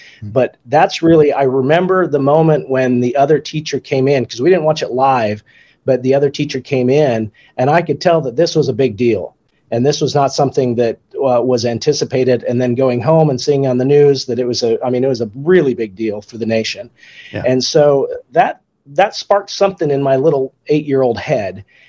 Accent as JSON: {"language": "English", "region": "Utah", "country": "United States", "tie": "born or raised there", "said": "I grew up in Utah"}